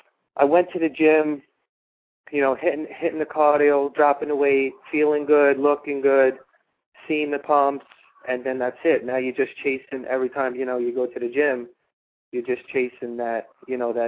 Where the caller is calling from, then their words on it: New Jersey, United States; from New Jersey.